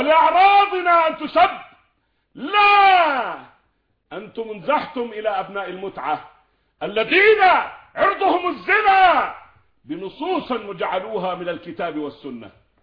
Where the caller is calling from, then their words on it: Jordan; وأنا أتكلم من الأردن